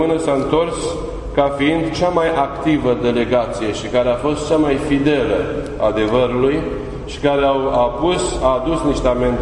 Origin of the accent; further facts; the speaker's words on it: Romania; nu are deloc de ce să ne fie jenă că suntem ortodoxi și că suntem români.